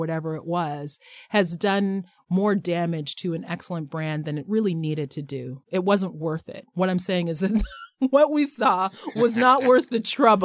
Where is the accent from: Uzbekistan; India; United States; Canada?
Canada; I guess I am Canadian because I am outraged.